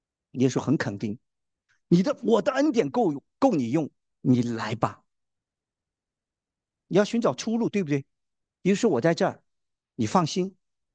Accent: southern China, China; 我这个人不会游泳，我虽然是南方长大的

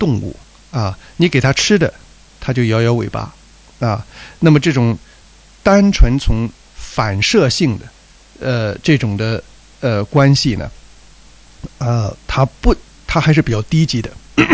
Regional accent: China; 所以我们中国人有一个觉悟，就是人类为万物之灵

